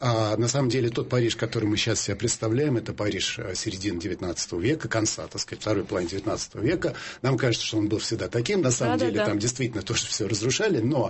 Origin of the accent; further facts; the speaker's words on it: Moscow, Russia; born there; В Москве, которую я очень люблю, я родился в Москве